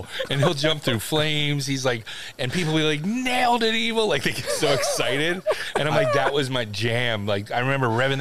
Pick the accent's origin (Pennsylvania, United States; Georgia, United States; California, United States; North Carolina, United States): Pennsylvania, United States; Philadelphia; did I tell you guys I grew up around Philly?